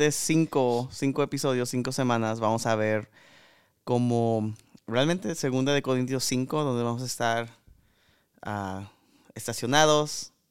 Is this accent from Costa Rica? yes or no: no; Mexico; porque como buen mexicano, yo volteo la tortilla antes de que se queme.